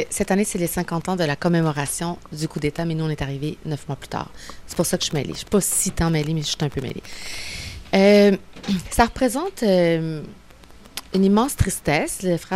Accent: Sainte-Foy, Quebec, Canada; Tu sais, moi, j'ai grandi à Sainte-Foy. Lieu extraordinaire.

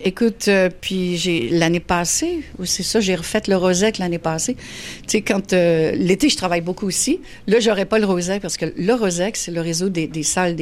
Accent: Quebec, Canada; gaspésiennes aussi, mes enfants. C'est fort, les racines en région. Et c'est très bien comme ça. C'est notre accent, là, c'est le drapeau qu'on a dans notre gorge

